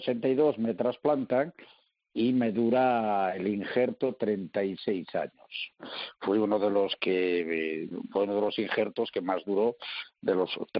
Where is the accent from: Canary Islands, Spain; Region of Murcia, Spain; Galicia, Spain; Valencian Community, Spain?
Galicia, Spain; Cospeito; also born or lived in Santiago de Compostela; Me tuve que ir a vivir a Santiago, porque yo soy del Ayuntamiento de Cospeito, en la provincia de Lugo.